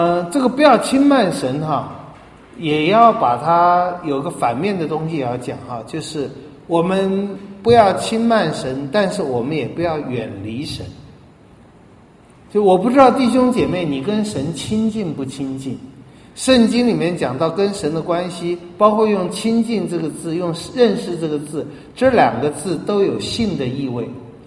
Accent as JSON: {"language": "Chinese", "country": "China", "said": "这一点我们中国人也有点懂"}